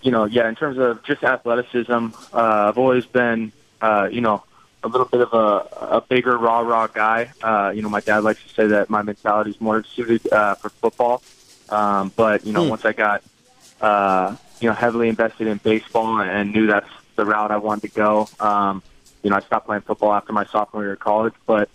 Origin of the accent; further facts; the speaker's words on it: California, United States; Yeah, I grew up in California.